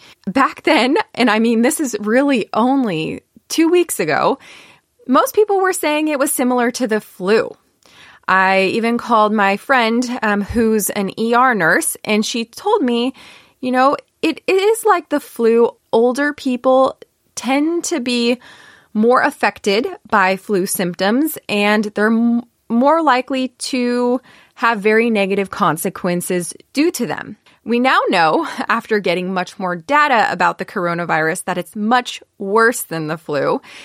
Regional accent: Fairfield, California, United States; And one of these bases was actually in my hometown in Fairfield, California

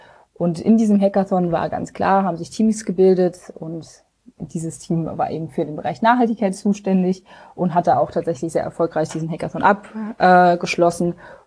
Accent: Germany; now in Berlin, Germany; ich komme eigentlich ganz aus dem Westen von Deutschland, so Grenze Luxemburg-Belgien, und bin schon seit einigen Jahren jetzt in Berlin. Also ich glaube, mittlerweile sind 7 oder 8

